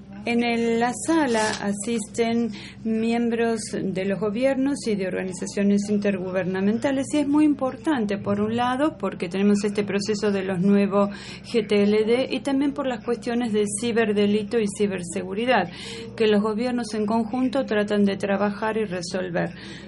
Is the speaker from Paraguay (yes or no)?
no; Trinidad & Tobago; Bien, yo soy miembro del Comité Asesor Gubernamental, represento a mi país, que es Trinidad y Tobago.